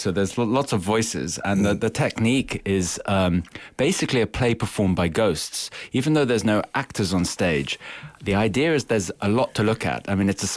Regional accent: England, United Kingdom; I'm English

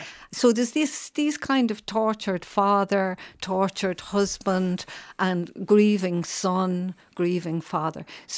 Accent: Ireland; unresolved stuff from history of just of being an Irish woman in these times.

